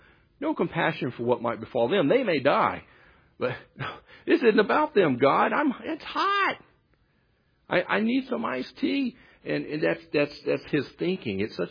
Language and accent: English; Texas, United States; Again, we're from Texas.